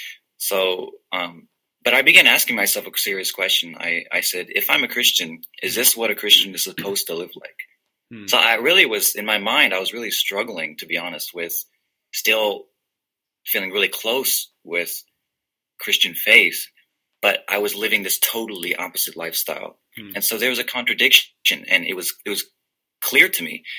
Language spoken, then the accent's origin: English; Illinois, United States; moved away as an adult; I'm from Illinois, but we moved to Kentucky together because her parents were living there